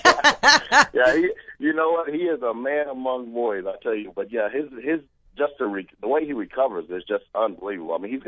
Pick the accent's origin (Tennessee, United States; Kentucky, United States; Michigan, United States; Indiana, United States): Kentucky, United States; also born or lived in Columbus, Georgia; Yeah, no, I was born and raised in Kentucky. Actually, my mom got stationed in Fort Benning. That was actually the only time I went to Columbus, Georgia, was for those my 10th, 11th, and 12th grade year